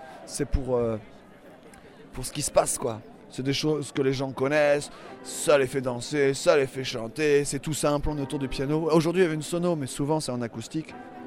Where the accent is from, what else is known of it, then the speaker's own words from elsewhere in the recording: Normandy, France; De Normandie, tu m'as demandé tout à l'heure déjà.